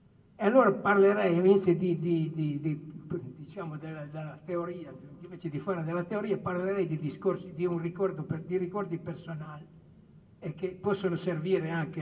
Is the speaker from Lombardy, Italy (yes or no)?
no; Liguria, Italy; soprattutto dalle mie parti. La provincia di Imperia